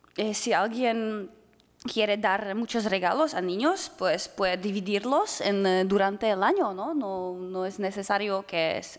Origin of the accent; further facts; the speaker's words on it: Spain; como soy española y nosotros tenemos muchas fiestas nacionales